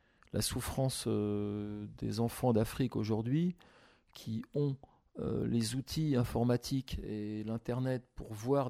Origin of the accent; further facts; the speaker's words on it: France; c'est ce qui est extrêmement dur pour nous en tant que Français